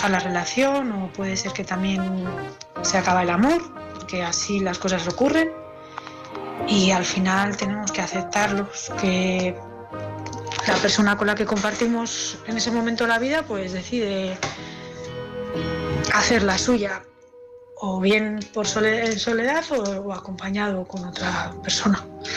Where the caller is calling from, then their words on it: Bilbao, Basque Country, Spain; de Bilbao